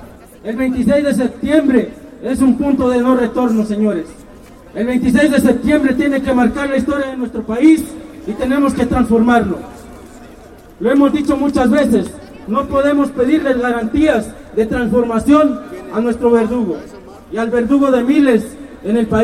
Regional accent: Guerrero, Mexico; Simplemente somos guerrerenses y sabemos cómo se juega en Guerrero.

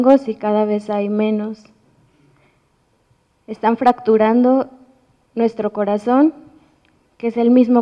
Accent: Ayotuzco, State of Mexico, Mexico; vengo de la comunidad de Ayotuzco.

